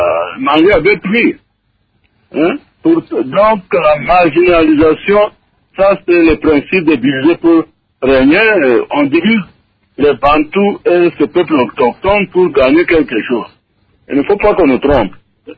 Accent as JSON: {"language": "French", "region": "Ituri", "country": "DR Congo", "said": "chez nous en Ituri"}